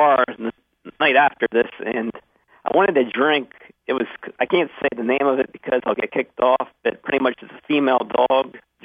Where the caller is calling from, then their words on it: Cumberland, Maryland, United States; from Cumberland, Maryland.